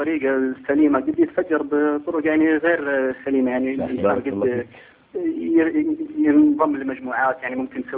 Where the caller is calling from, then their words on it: Saudi Arabia; سيدي احنا من محبينكم من المملكة العربية السعودية